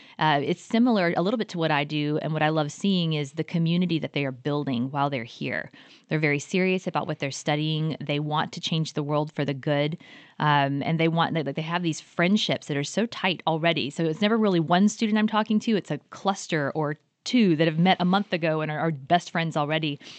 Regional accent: Georgia, United States; moved away as an adult; now in Colorado, United States; I live in the great state of Colorado right now, but I am a Georgia girl, born and bred in Georgia. We moved to Colorado about 5 years ago

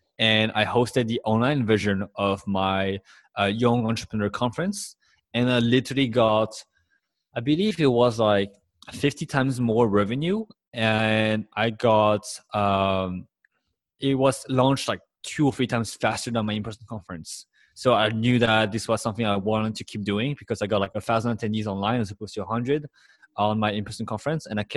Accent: Paris, Île-de-France, France; English is a second language; moved away as an adult; now in United States; I was born and raised in Paris, and I arrived in the US when I was like 19

